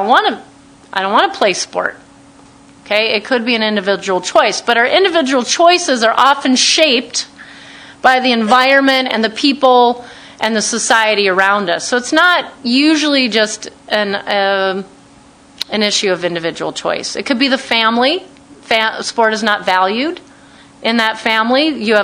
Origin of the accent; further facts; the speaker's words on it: Missouri, United States; I grew up in Missouri. They had a very well-oiled machine in terms of soccer league, even when I was little. I moved to St. Cloud.